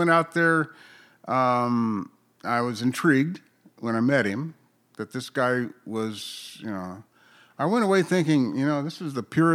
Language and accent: English; Alpine, United States; I was raised a Lutheran, born and raised in Alpine.